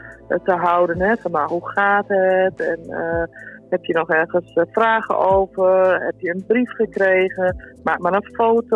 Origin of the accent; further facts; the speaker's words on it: Netherlands; Dus wij staan in feite als degene die moeten begeleiden, maar ook als Nederlander, maar ook, we staan allemaal voor hetzelfde.